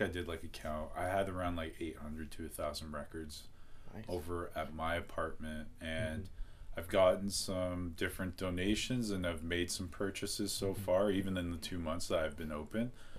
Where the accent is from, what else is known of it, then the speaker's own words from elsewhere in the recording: Kitchener-Waterloo, Ontario, Canada; I grew up in the KW area, born and bred in Kitchener-Waterloo.